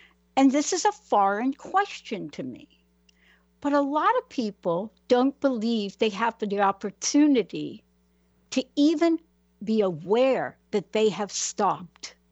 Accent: New York City, New York, United States; I'm a girl from the Bronx.

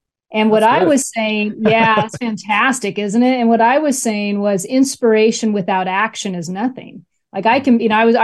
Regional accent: Nebraska, United States; And then we got to go to state, which I was raised in Nebraska, so it was like Lincoln.

